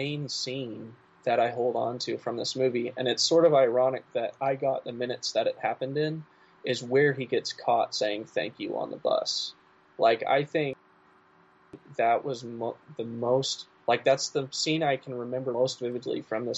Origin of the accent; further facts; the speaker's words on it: Midwest, United States; I'm from the Midwest and like I can't imagine anything in the coldest winters we've had